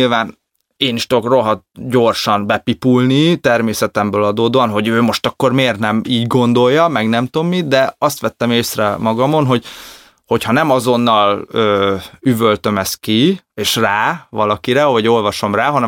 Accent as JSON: {"language": "Hungarian", "town": "Óbuda", "region": "Budapest", "country": "Hungary", "tie": "born or raised there", "said": "az utcában, ahol felnőttem, itt Óbudán"}